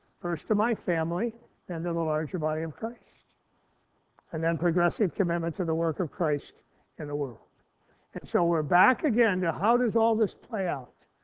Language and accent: English; Indiana, United States; I grew up just outside of Chicago in Indiana.